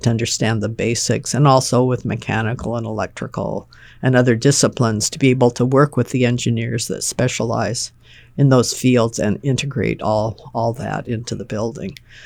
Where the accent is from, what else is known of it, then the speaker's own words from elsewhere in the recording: Seattle, Washington, United States; Growing up in Seattle, it's a city, so you go down streets wherever and you're going by all kinds of buildings.